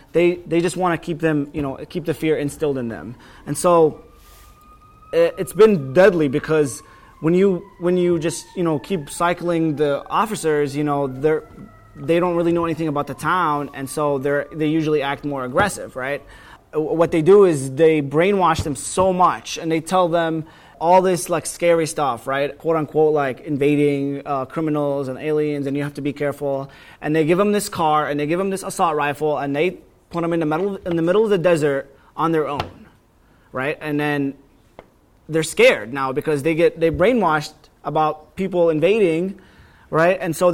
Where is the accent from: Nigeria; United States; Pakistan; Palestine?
Palestine; So where I lived on a mountain in Palestine, and the mountain behind me belonged to people from my hometown.